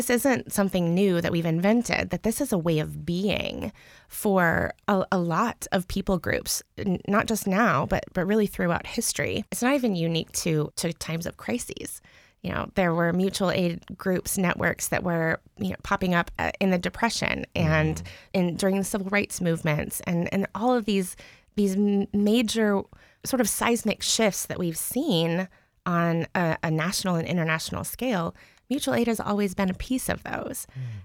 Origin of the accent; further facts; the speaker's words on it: Anchorage, Alaska, United States; also born or lived in Texas; So I'm actually an Anchorage born and raised kid.